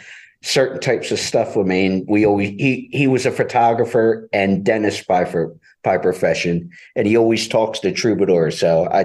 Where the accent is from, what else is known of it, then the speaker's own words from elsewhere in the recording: Philadelphia, Pennsylvania, United States; I am from Philadelphia.